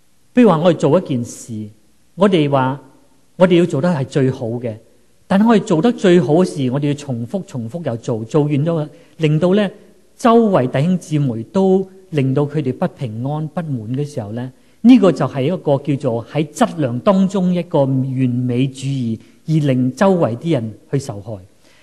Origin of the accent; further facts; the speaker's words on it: Guangdong, China; 我们就不要像我广东人想吃乳鸽很贵的